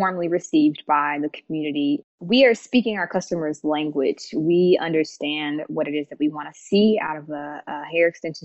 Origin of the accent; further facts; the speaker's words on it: Missouri, United States; now in Los Angeles, United States; I'm from Missouri. So before I moved to LA, like, I didn't know anything about the school except that's where they filmed Love and Basketball.